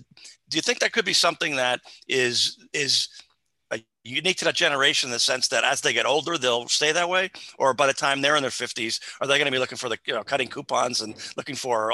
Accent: New Jersey, United States; yeah, I'm from New Jersey also, Ed

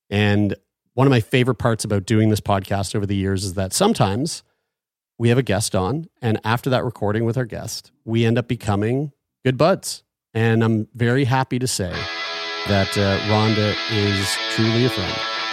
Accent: St. John's, Newfoundland and Labrador, Canada; I'm from St. John's, but my whole family's from Bayvert and Seal Cove.

